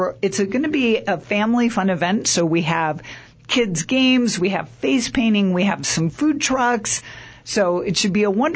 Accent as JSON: {"language": "English", "town": "Chicago", "region": "Illinois", "country": "United States", "tie": "born or raised there", "said": "early 1900s in Chicago, of all places, okay. Which is originally my hometown."}